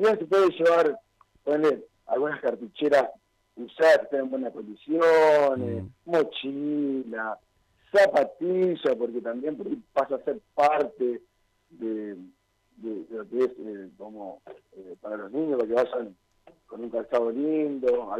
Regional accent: Concepción del Uruguay, Entre Ríos, Argentina; Yo soy de Concepción de Uruguay, no sé si lo comentamos.

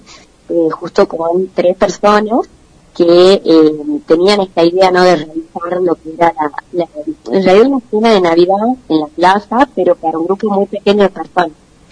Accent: Tucumán, Argentina; Somos todos jóvenes tucumanos.

